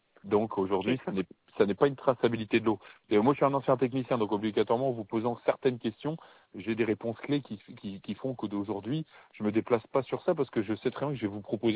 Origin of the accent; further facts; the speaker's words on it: Guidel, Brittany, France; Comme je vous dis, je suis moi-même de Guidel.